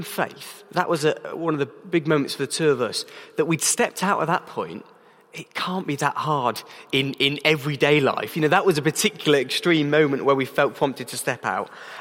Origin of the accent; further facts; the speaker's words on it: England, United Kingdom; Becky, you know, we're English. We don't speak French and whatever, you know.